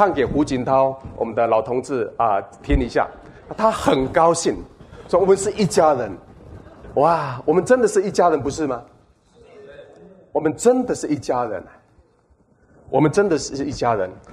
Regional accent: Taiwan; 这就是我的家乡，在台湾的高山上，一山的山下。所以呢，有的称我们是云端上的猎人，不是云层下，是云端上的猎人。

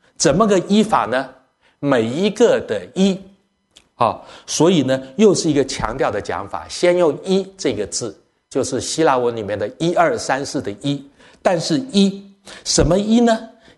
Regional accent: Taiwan; 我从台湾来

